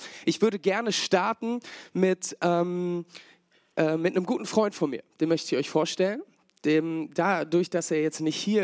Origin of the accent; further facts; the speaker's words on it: Hamburg, Germany; Auch als Hamburger Deutsche, das dürfen wir.